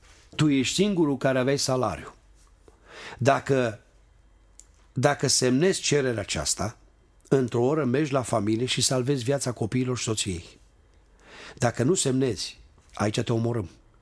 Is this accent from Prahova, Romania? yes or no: yes; Ploiești, Prahova, Romania; că noi suntem din Ploiești